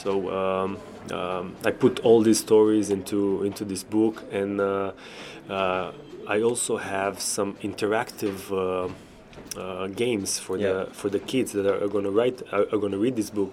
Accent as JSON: {"language": "English", "country": "Romania", "said": "I'm from Romania and I see it happening there"}